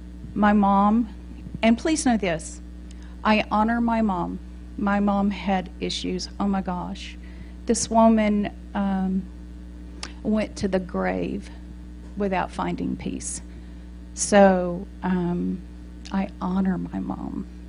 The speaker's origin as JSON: {"language": "English", "region": "Texas", "country": "United States", "tie": "born there", "accent": "Texan", "said": "I was born in Texas, in case y'all don't know that from my accent"}